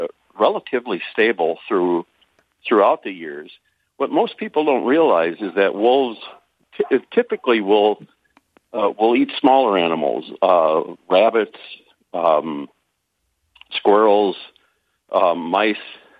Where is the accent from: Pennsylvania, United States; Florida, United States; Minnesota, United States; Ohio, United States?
Minnesota, United States; I grew up in Minnesota